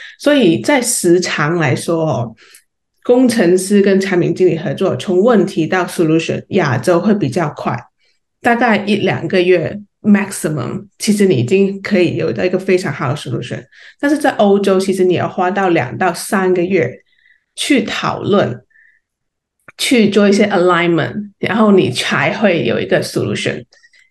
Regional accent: Hong Kong; 我在国外跟香港，其实我是来自香港的

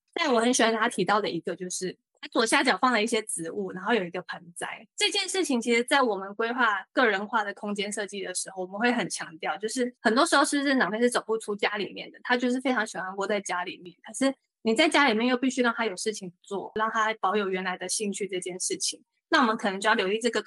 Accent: Taiwan; 我们台湾人其实很少人会做墙面的跳色

